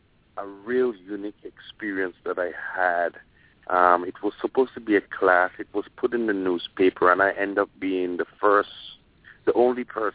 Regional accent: Grenada; I was in the Caribbean, in my home country, Grenada.

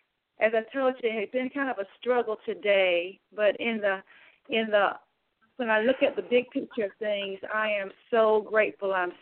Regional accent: Houston, Texas, United States; Normally, one of my hometown fellas would host a Super Bowl party at his house. And in 2016, he died. And then 6 months later, another one of my homies from Houston died.

